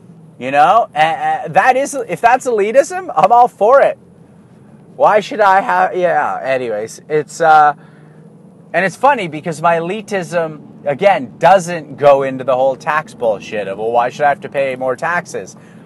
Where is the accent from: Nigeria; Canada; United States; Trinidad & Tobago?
Canada; So as this is happening, this frame of reference stuff, I'm growing up not quite as a Canadian because everything I'm being taught by my folks is coming from a different frame of reference